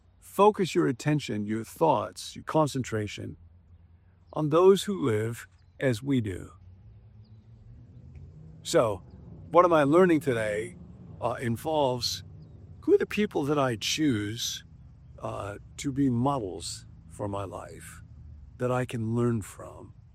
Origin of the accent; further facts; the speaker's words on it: Rockford, Illinois, United States; a guy named Frank from my hometown, Rockford, Illinois, Frank Beach. I grew up at Temple Baptist Church.